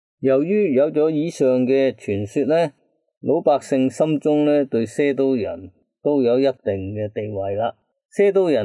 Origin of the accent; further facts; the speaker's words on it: Guangdong, China; 我哋广东人就叫呢啲做俗语啊。